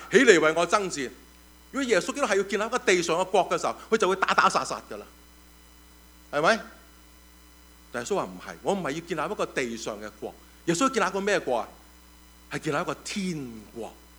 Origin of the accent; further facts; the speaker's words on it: Hong Kong; 我哋香港人，我哋会明白